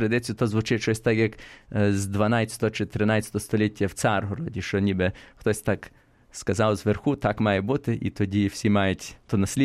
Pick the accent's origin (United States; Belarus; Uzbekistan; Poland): United States; я народився в Америці і там виростав